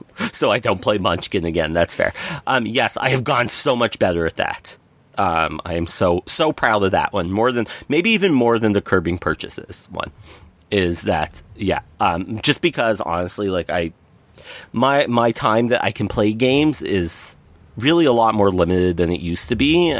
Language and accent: English; Canada; As a Canadian, it's hard to say no